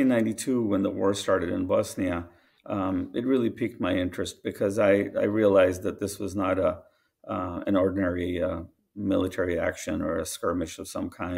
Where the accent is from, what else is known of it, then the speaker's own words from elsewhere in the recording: India; No, I'm originally from India.